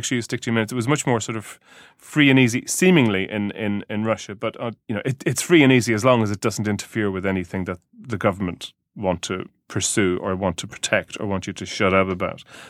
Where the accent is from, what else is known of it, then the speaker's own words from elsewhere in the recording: Ireland; growing up in Ireland